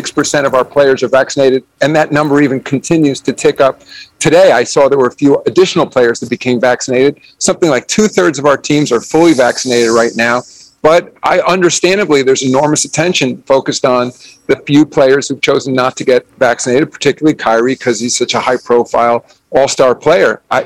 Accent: New York, United States; I grew up in New York, and I grew up a New York Knicks fan.

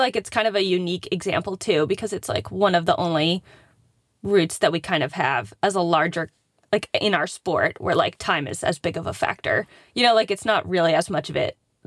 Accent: East Coast, United States; And it's funny because, like, I'm from the East Coast.

